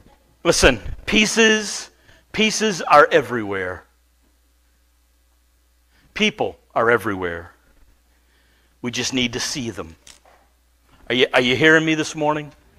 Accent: United States; I grew up in America. I don't know Mr. Dress Up, sorry.

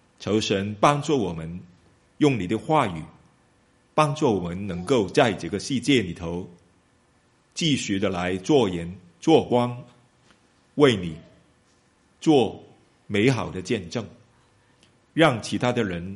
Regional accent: Guangdong, China; 四跟四，我们广东人呢就很难分别啊

